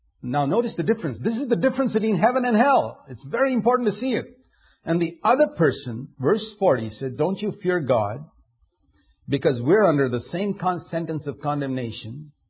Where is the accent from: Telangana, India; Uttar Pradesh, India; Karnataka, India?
Karnataka, India; Bangalore; in Bangalore, my hometown in India